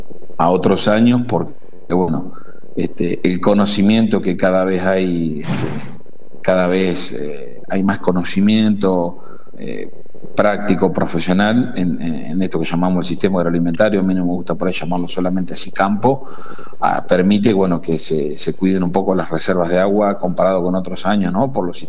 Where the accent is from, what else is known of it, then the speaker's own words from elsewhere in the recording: Salliqueló, Buenos Aires, Argentina; me volví a vivir acá a mi pueblo, a nuestro pueblo, sí. Porque con mi vida que nos conocíamos, bueno, teníamos ese proyecto. Vivimos acá en Salicheló